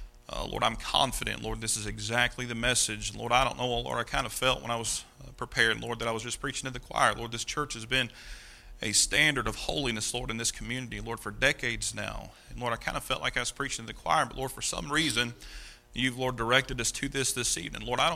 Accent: Kentucky, United States; I'm going to butcher these, all right, because I'm from Kentucky.

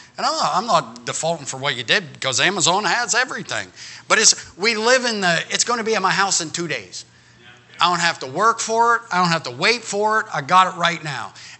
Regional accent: United States; born there; And I'm thank God that I was born in America.

